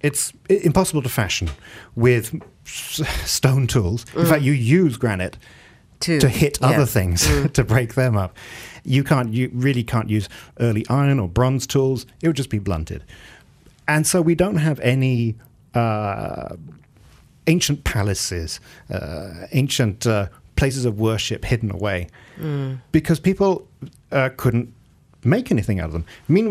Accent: England, United Kingdom; where I grew up in England was a very sandstone area

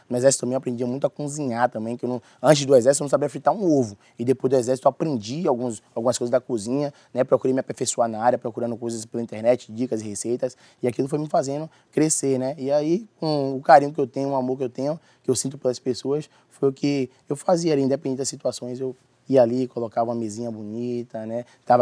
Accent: Salvador, Bahia, Brazil; eu sou preto, eu sou uma pessoa preta, né? Eu sou um jovem que vim da periferia, né, de lá de Salvador, do bairro de Cajazeiras

